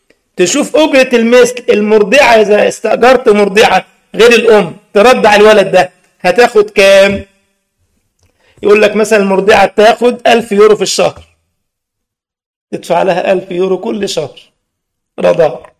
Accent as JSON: {"language": "Arabic", "country": "Egypt", "said": "عندنا في مصر موجود، فأنا مش عارف بقى، لكن هنا عندكم في الأصل بينكم كإخوة بيكون تطوع لله"}